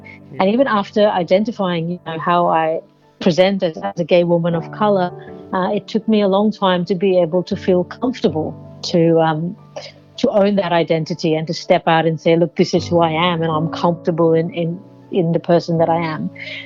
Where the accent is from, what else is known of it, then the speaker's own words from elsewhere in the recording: Kolkata, West Bengal, India; So I was born in Calcutta in India, which is quite a busy, bustling city. I grew up in Calcutta